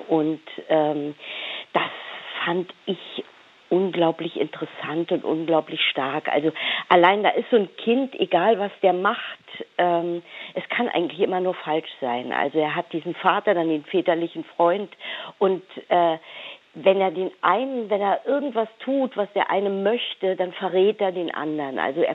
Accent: Rügen, Mecklenburg-Vorpommern, Germany; Nun komme ich aus dem Norden, Sie haben es schon gesagt, von Rügen.

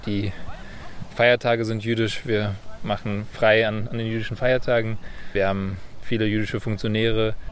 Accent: Berlin, Germany; Weil ich natürlich als Berliner einen besonderen Bezug dazu habe

